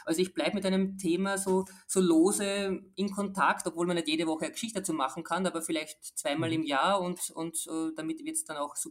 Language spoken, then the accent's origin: German; Burgenland, Austria; ich als Burgenländerin ja auch die ganze Entwicklung der Windenergie dort verfolgt habe